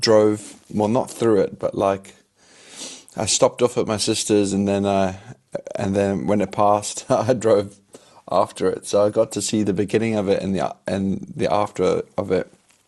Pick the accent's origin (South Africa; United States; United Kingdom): South Africa; as a South African, if I'm actually used to the power to go out